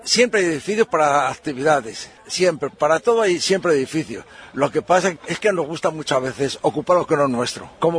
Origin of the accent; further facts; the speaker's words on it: Spain; Es que somos así los españoles